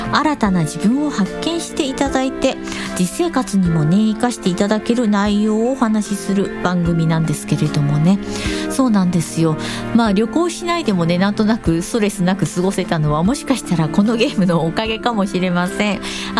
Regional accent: Kanagawa, Japan; 私は神奈川県出身で、現在はラジオパーソナリティとしてコミュニティ FM 局でも番組を担当させていただいておりまして

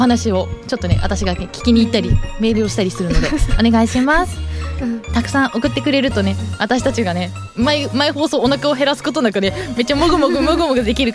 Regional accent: Kawaguchi, Saitama, Japan; そう私川口出身だけどここまで川口のお便りが来るのはびっくりしました

